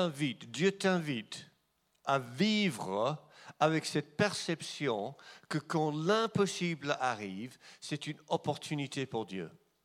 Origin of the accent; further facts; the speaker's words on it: England, United Kingdom; French is a second language; On n'est pas nous sommes anglais, ok.